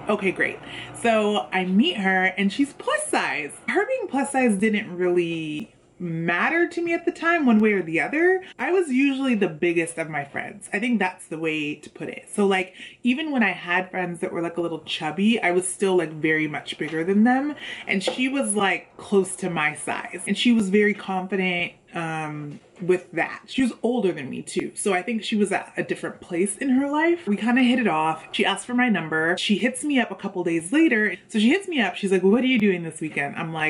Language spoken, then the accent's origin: English; California, United States; moved away as an adult; now in New York City, United States; I'm from California. I moved to New York for college, and then I ended up staying here in New York City.